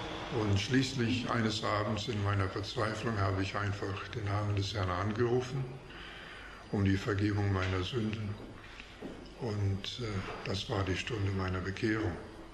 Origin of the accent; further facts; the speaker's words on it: Canada; Ich komme aus Kanada, bin dort geboren, in einem gläubigen Elternhaus, hatte die Gelegenheit, dort auch in eine gläubige Gemeinde zu gehen